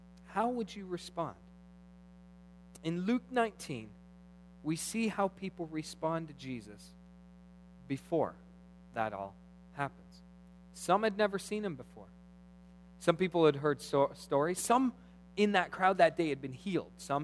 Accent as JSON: {"language": "English", "country": "Canada", "said": "we're Canadian, right? So some of us are okay doing stuff, and others, we're kind of polite."}